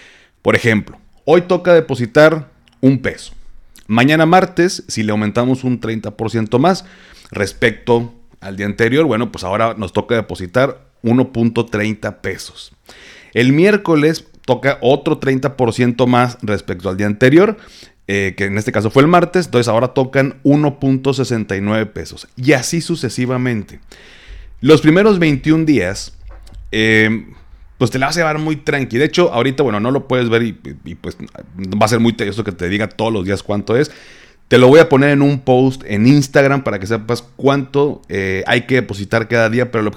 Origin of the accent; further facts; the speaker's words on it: Mexico; uno como mexicano